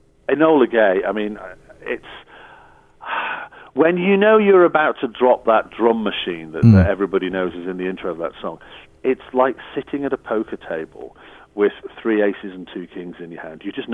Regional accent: Wirral, North West England, United Kingdom; we played in Birkenhead, which is our side of the River Mersey, because we're from the Wirral. We're plastic scousers, or woolly backs, as we're known.

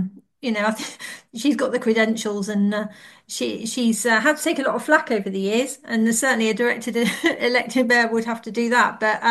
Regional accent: South West England, United Kingdom; I mean, I'm a Cornish lass myself

